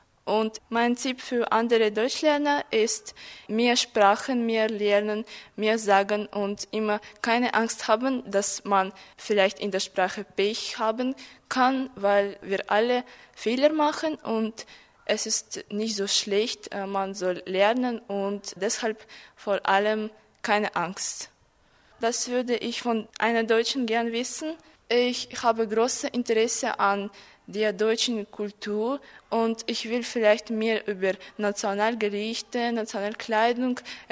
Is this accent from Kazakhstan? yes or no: yes; Almaty, Kazakhstan; German is a second language; ich komme aus Kasachstan, aus der Stadt Almaty. Ich bin 1998 geboren und ich lerne Deutsch